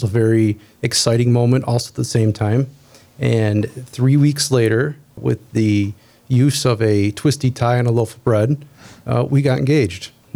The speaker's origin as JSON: {"language": "English", "town": "Garfield Heights", "region": "Ohio", "country": "United States", "tie": "born or raised there", "said": "I grew up in Garfield Heights. I went to St. Peter and Paul and Trinity High School afterwards."}